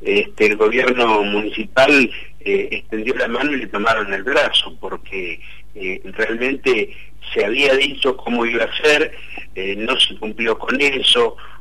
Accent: Crespo, Entre Ríos, Argentina; now in Paraná, Argentina; yo soy de Crespo, una de las ciudades del departamento Paraná, hace muchos años que vivo en Paraná ciudad

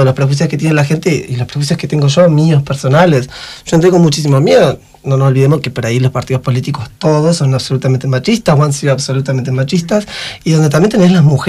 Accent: Argentina; nosotros somos argentinas y los argentinos somos solidarios.

